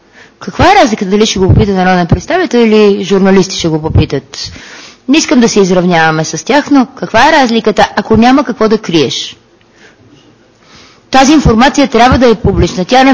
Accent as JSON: {"language": "Bulgarian", "town": "Sofia", "region": "Sofia City", "country": "Bulgaria", "tie": "born there", "said": "аз съм родена в София, но баща ми е от село, така че вероятно аз съм от село."}